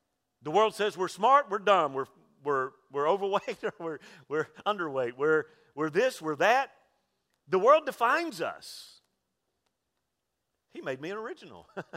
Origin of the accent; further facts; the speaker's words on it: Mobile, Alabama, United States; born there; There was a reason I was born in Mobile, Alabama, Roll Tide.